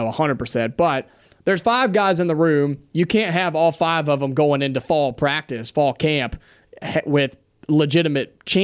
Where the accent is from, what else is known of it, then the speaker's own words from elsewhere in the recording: Dayton, Ohio, United States; also born or lived in Cincinnati; you know, I'm up there from the Dayton area. I lived in Cincinnati for a while as well.